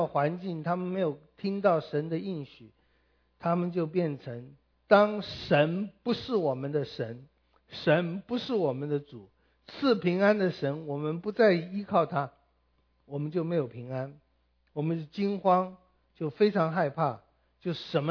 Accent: China; 我们中国人说利令智昏，其实惧怕也叫智昏

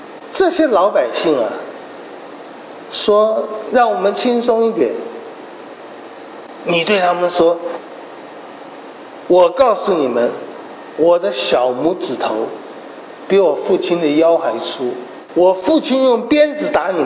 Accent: China; 我们中国人说利益叫你要头昏了

